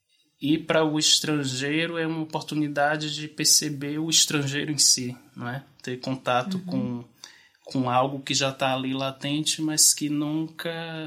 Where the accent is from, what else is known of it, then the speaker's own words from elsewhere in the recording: Brazil; now in Portugal; é essa sensação de ser estrangeiro na própria casa, porque, como eu disse, parece que pegamos, introjetamos algumas características daqui, algumas vivências daqui, e quando eu vou para lá já dá uma sensação